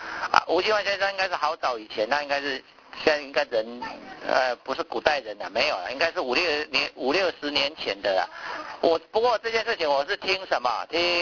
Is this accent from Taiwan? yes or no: yes; Taiwan; 我们台湾话就是他命灵验。还蛮灵验的